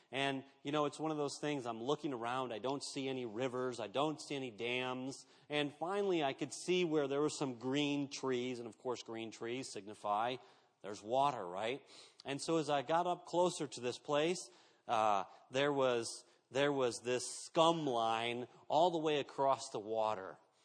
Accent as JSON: {"language": "English", "country": "United States", "said": "Of course, you know, I'm an American. I have everything, right?"}